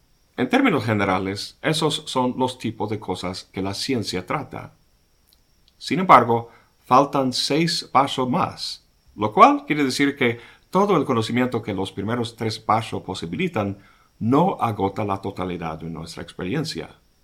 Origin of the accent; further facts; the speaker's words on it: United States; Se podría decir que soy hombre, de origen estadounidense, de cierta edad, de cierta estatura, youtuber, profesor de filosofía, etcétera, etcétera.